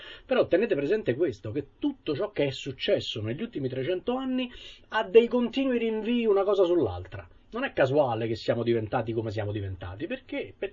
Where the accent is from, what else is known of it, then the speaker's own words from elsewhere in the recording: Rome, Lazio, Italy; io sono romano di Roma, sto qui, conosco pochissimo di quelli che mi circondano, no? Da perfetto abitante della metropoli